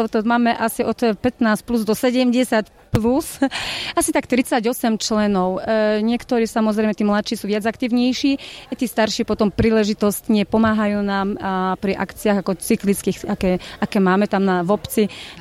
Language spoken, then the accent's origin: Slovak; Lesser Poland, Poland; accent: Spiš dialect; my sme vždy rozprávali nárečím. Nárečí spíske, my hovoríme po spišsky.